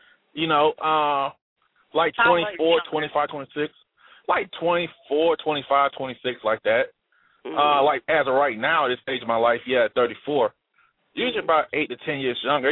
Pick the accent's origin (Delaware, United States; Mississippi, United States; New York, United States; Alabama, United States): Alabama, United States; now in Phoenix, United States; I'm from Alabama, but hey, I live in Phoenix.